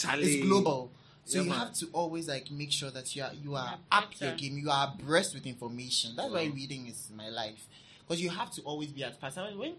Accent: Ghana; I'm the only black individual and I'm from Africa. And sometimes, one time I heard somebody saying that, somebody overheard somebody saying that, oh, he doesn't know anything, obviously, because he's from Ghana.

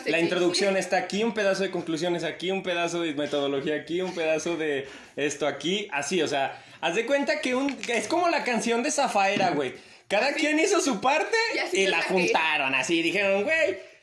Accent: Mexico; Entonces, pues ya, porque como buen mexicano...

